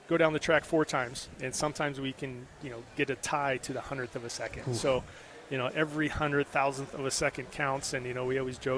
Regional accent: Nebraska, United States; growing up in Nebraska, it's, you know, I never had seen a bobsled in real life until I was, you know, 23 years old

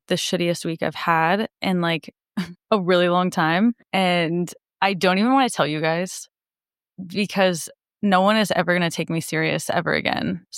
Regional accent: Midwest, United States; it's like the one time as a Midwesterner when you're like, oh, actually, I do want it to be like, cold and snow.

